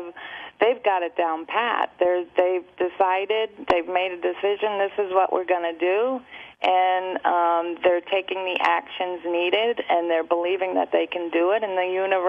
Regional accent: New Jersey, United States; I grew up in New Jersey, and we did a whole environmental campaign, and we went to the Hudson River

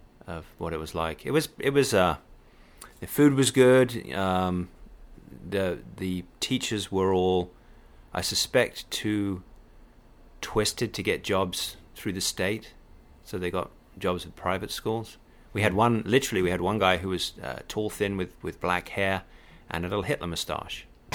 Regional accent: East of England, United Kingdom; I was born in Hertfordshire in England, which is used to be a rural county right north of London.

